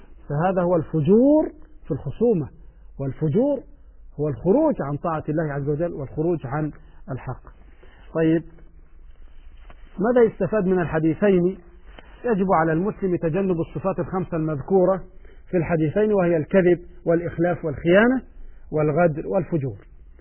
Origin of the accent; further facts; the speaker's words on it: Egypt; عندنا في مصر المرأة إذا تزوجت يجيب عفش البيت